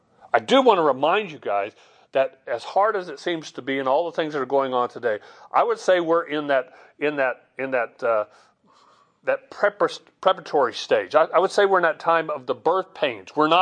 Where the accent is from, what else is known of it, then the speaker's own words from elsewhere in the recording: Chandler, Arizona, United States; I remember I grew up in Chandler. We had water wells everywhere.